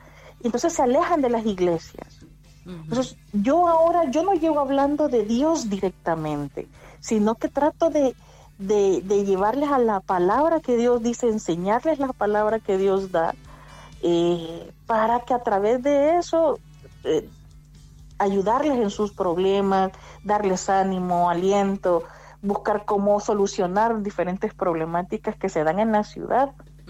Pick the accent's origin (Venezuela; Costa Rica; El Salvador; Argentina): El Salvador; now in Spain; soy la primera salvadoreña, la primera centroamericana en un cargo político en España.